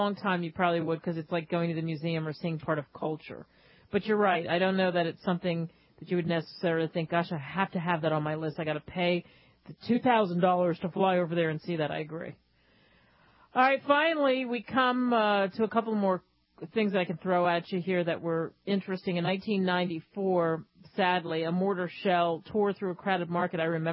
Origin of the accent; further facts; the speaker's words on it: United States; It's sort of odd and sort of exhilarating and sort of a weird feeling to be there, especially as an American